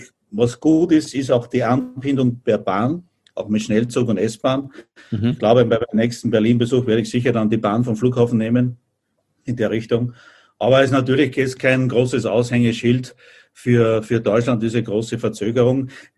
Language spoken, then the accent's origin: German; Austria; Mir persönlich als Österreicher